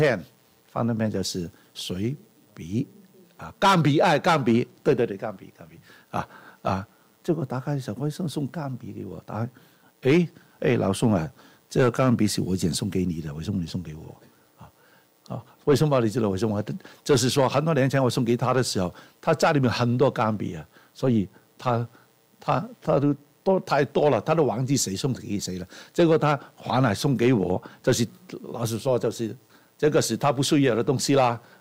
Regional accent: Guangdong, China; 在我们广东人说揭幕啊

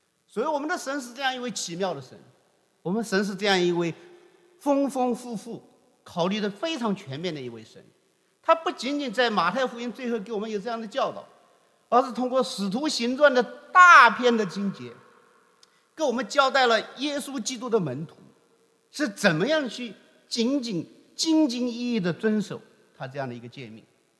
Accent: China; 我们知道我们中国人有一个很传统的观点

